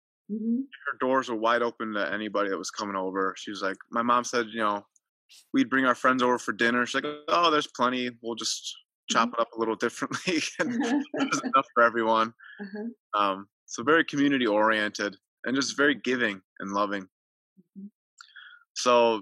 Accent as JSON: {"language": "English", "region": "Illinois", "country": "United States", "tie": "born or raised there", "said": "Well, I grew up in the Midwest in a suburb of Chicago."}